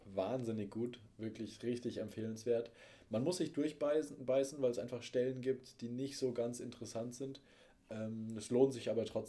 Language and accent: German; Bavaria, Germany; Also da, wo ich herkomme.